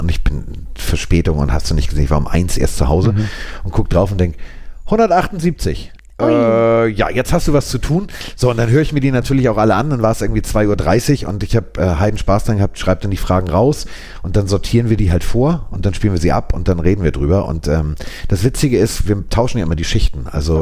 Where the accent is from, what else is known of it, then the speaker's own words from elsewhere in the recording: Hamburg, Germany; also ich bin ja Hamburger und somit auch HSV-Fan.